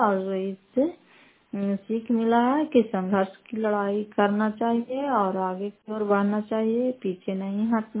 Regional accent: Fatehpur, Bihar, India; घर फतेहपुर, पंचायत मकरौता, जिला नालंदा, कराय पसरा ब्लॉक के निवासी हूँ।

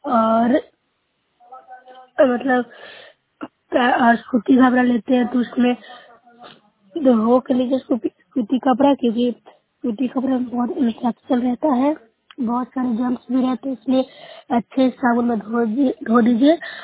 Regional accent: Noorsarai, Bihar, India; मैं नूरसरा प्रखंड से हूँ, जिला नालंदा से बोल रही हूँ।

